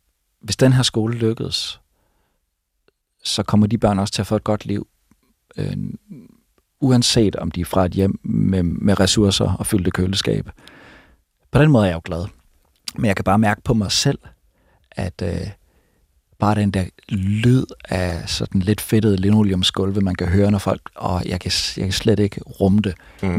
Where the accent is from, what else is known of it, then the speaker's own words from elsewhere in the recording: Aarhus, Central Denmark Region, Denmark; Men jeg voksede op et stort, velfungerende, almennyttigt boligområde i en aarhusiansk forstad.